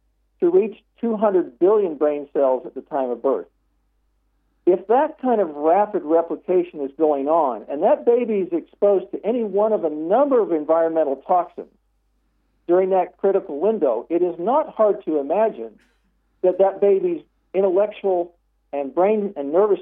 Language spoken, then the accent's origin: English; Utah, United States; The rates of autism in Utah, where I'm calling you from, in my hometown, are the highest in the United States.